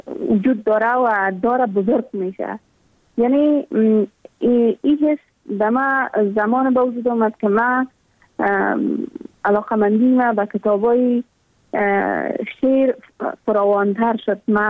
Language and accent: Persian; Afghanistan; ما هم مثل میلیون ها دختر دیگه در دامن جنگ بزرگ شدم و در همون سیاترین سالایی که در تمام ولایت افغانستان در روزه های مکتب برای دخترها بسته بود.